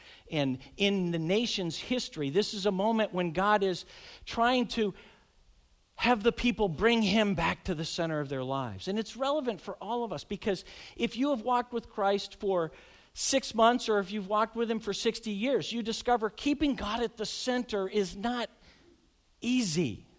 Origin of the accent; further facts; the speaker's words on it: Greenfield, Massachusetts, United States; Growing up in Greenfield, Mass., just 10 minutes north of that village